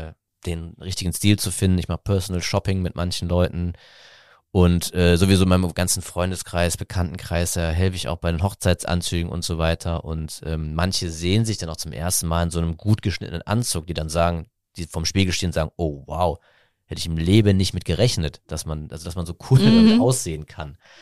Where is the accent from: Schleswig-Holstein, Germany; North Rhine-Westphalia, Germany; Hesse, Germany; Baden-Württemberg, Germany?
North Rhine-Westphalia, Germany; Aachen; da habe ich schon als kleiner Junge in meiner Heimatstadt Aachen Bilder von meinem Vater gesehen